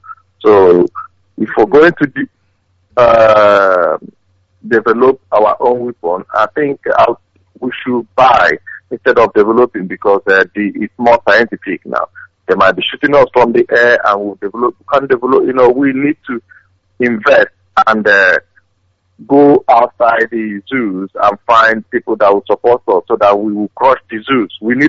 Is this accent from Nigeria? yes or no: yes; Umuahia, Abia, Nigeria; now in London, United Kingdom; I'm from Omuahia.